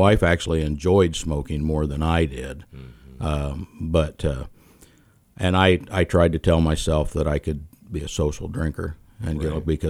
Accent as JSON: {"language": "English", "town": "Oskaloosa", "region": "Iowa", "country": "United States", "tie": "born or raised there", "said": "as you said, and I was born and raised in Oskaloosa. I haven't always lived here"}